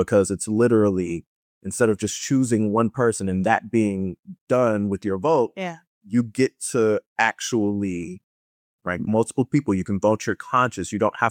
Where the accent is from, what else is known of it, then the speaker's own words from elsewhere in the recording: Kansas City, Kansas, United States; also born or lived in Dallas, Texas; now in Washington, United States; I'm not from DC. I came from Kansas City, Kansas, and Dallas, Texas, went to Howard, and that's what brought me here.